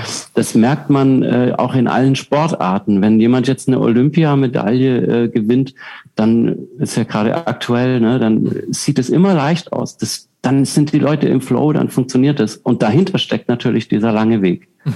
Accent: Southern Germany, Germany; Ich komme aus Süddeutschland ursprünglich

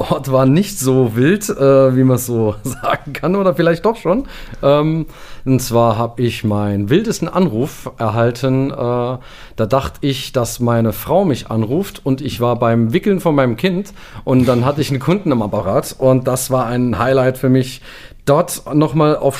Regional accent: Portugal; Als Portugiese macht man das.

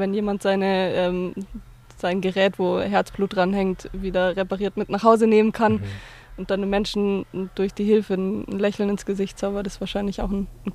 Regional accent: Sonthofen, Bavaria, Germany; Wir kommen aus Sonthofen

